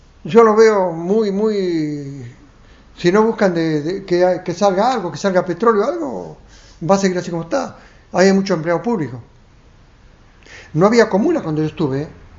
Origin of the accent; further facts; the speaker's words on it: Piedrabuena, Santa Cruz, Argentina; born there; Yo en Piedra Clavada nací en Piedrabuena, me llevaron y a los 33 años salí recién de ahí.